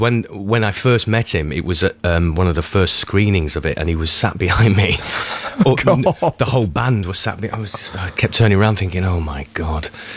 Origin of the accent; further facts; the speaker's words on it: Nelson, North West England, United Kingdom; I grew up just outside Manchester, like you. You know